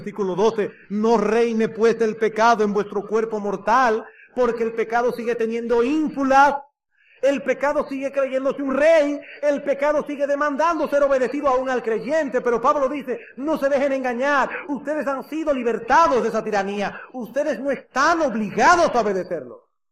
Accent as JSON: {"language": "Spanish", "country": "Dominican Republic", "said": "Hermano, yo soy ciudadano dominicano Y como ciudadano dominicano, yo estoy bajo la autoridad del gobierno dominicano."}